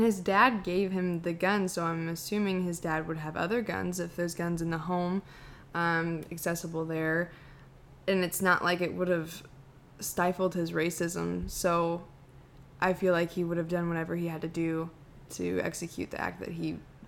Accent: United States; I'm 40 minutes from Kansas City is where I grew up.

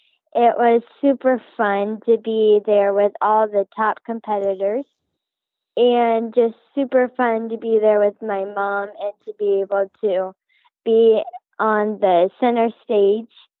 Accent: Palmyra, Nebraska, United States; I am from Palmyra, Nebraska.

